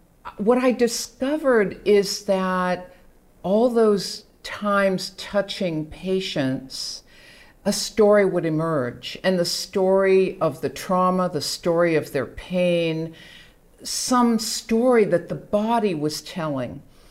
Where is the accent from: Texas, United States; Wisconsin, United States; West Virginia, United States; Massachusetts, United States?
Massachusetts, United States; Boston; accent: Boston; moved away as an adult; now in Mexico; You can hear a little bit of my Boston accent, and when I was 20, I hightailed it out of Boston, dropped out of college, and was so lucky to land in a small fishing village on the west coast of Mexico.